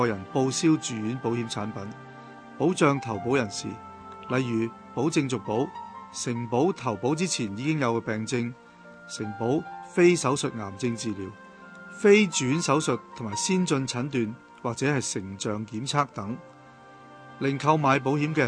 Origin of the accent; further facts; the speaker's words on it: Hong Kong; 作为香港人，我一直对香港的公私营双轨医疗系统引以为傲的